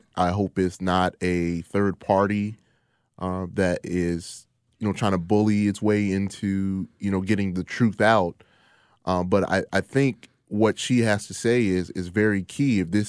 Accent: United States; Me being an American black man

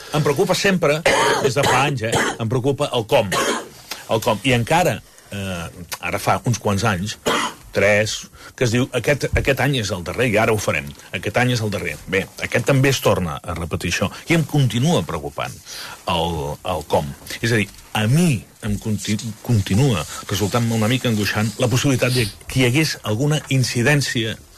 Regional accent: Catalonia, Spain; com a catalans

